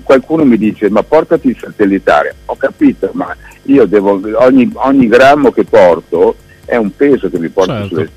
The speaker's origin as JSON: {"language": "Italian", "town": "Milan", "region": "Lombardy", "country": "Italy", "tie": "born or raised there", "said": "io sono nato a Milano in un quartiere dove c'è la via Stendhal"}